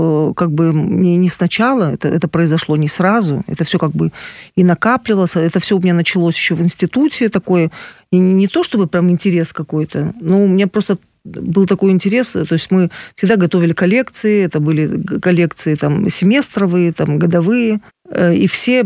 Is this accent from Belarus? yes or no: no; Kyrgyzstan; а почему киргизка, да я же киргизка, я начала копать.